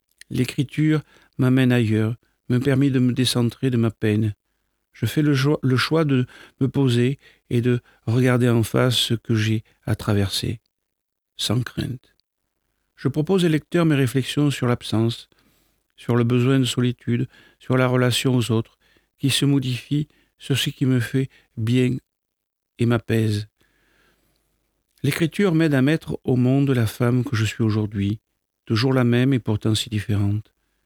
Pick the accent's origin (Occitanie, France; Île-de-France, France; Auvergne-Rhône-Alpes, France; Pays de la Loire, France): Pays de la Loire, France; Nantes; j'ai 56 ans et je suis nantaise.